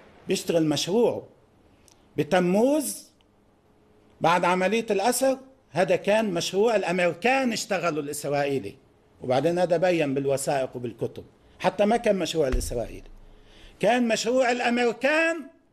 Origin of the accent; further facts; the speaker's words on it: Lebanon; نحن كلبنانيين، هاي تجربة نحن اللبنانيين